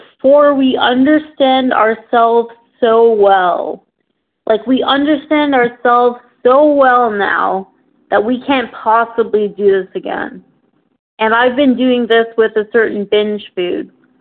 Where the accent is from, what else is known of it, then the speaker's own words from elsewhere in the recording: Toronto, Ontario, Canada; I'm from Toronto, Ontario, Canada